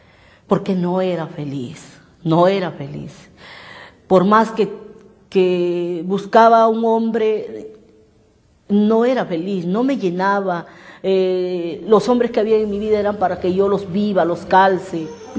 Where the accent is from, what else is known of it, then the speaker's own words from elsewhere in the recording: Lima, Peru; Mayormente casi toda mi niñez viví en el Mercado 3 de Febrero, que es en La Victoria, en La Parada.